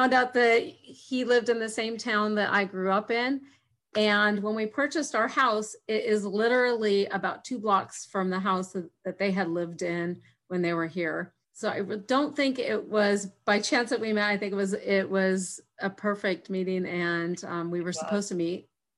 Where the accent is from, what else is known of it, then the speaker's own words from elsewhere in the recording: California, United States; But it's, you know, where I live, I'm 2 hours from Yosemite, from the ocean, from the mountains, from the snow. There's, you know, nice weather most of the time.